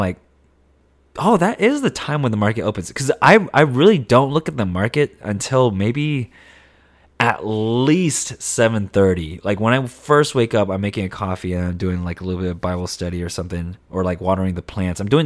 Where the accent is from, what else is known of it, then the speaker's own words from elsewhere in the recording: Monterey, California, United States; it's really close to where we grew up, but like that's where I'm from. I just say that I'm from Monterey.